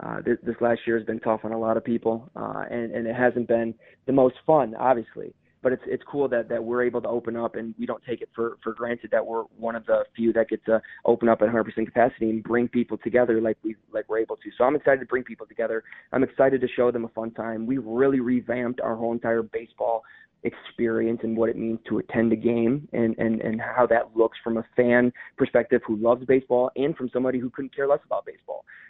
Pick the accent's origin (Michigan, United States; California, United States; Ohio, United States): Ohio, United States; I'm originally from Northern Ohio. I went to school at Clemson in South Carolina, and then I worked for a team in Daytona Beach, Florida.